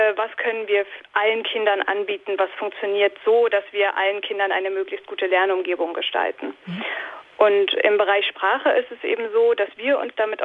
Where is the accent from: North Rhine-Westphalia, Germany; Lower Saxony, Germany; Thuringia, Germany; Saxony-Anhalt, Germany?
Saxony-Anhalt, Germany; Ich bin in Sachsen-Anhalt, auf dem Lande, bei meinen Eltern, wo ich aufgewachsen bin.